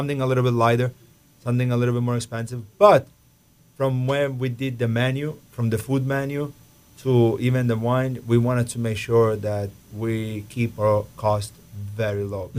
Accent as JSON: {"language": "English", "region": "Sicily", "country": "Italy", "tie": "born or raised there", "said": "Growing up in Sicily, having those very tannic wine, where wine was associated with food"}